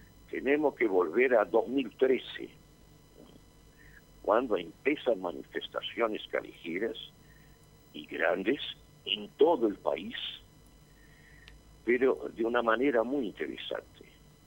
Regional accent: Brazil; Spanish is a second language; Yo diría a ustedes que como brasileño sentí una vergüenza inmensa

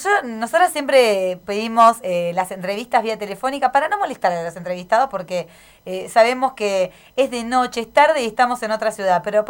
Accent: La Plata, Buenos Aires Province, Argentina; Yo soy platense

